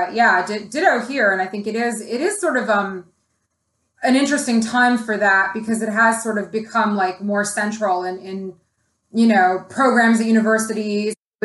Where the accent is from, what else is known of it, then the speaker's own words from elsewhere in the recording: Toronto, Ontario, Canada; now in United States; I grew up in Toronto, did most of my schooling there, then ended up down here for postdoc work